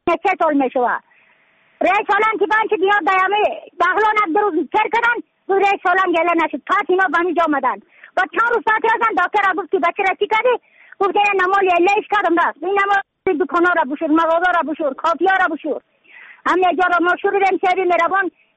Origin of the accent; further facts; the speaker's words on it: Yaftal-e Payin, Badakhshan, Afghanistan; از بدخشان هستم، مرکز بدخشان، ولسوالی یفتلی پایان، قیره وینگ.